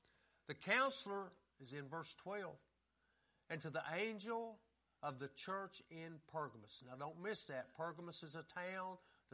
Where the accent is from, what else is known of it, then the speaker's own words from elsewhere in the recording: West Virginia, United States; I'm from West Virginia, but I know I'm not very swift.